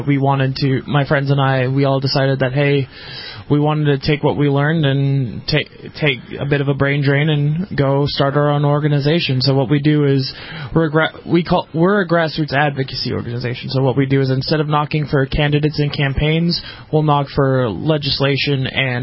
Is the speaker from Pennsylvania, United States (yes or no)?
no; Atlanta, Georgia, United States; I'm from Atlanta.